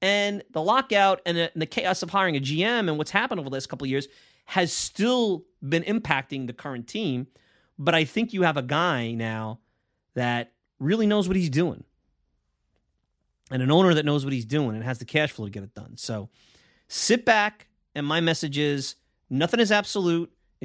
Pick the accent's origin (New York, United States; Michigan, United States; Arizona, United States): New York, United States; New York City; I have to tell you, I grew up in Bensonhurst. My family now lives in Staten Island.